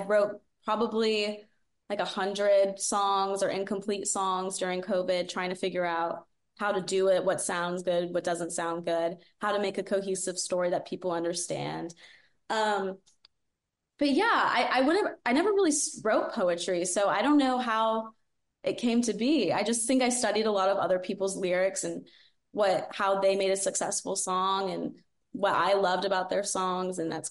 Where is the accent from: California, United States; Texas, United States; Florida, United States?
Texas, United States; Dallas; I grew up in Dallas, so I'm from the South, but I didn't really grow up with a lot of country music